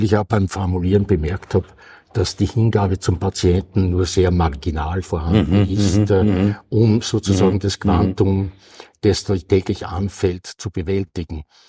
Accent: Ybbs an der Donau, Lower Austria, Austria; also born or lived in St. Pölten; Und mein Papa war in Ips in dem psychiatrischen Krankenhaus, damals Anstalt genannt, Primarius, Vorstand der Frauenabteilungen. Und dort haben wir in einer Dienstwohnung gewohnt.

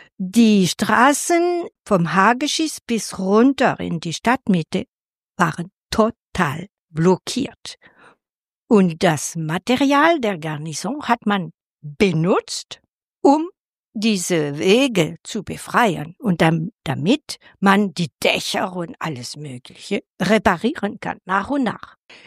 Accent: Paris, Île-de-France, France; now in Pforzheim, Germany; dass ich als Französin aus Paris nach Pforzheim ziehe.

